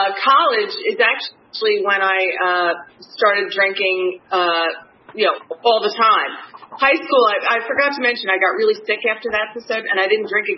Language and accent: English; New Jersey, United States; And I'm sure you can tell from my accent, I'm not a native Floridian. I'm from the great state of New Jersey. Woo! And I grew up in a big Irish Catholic family.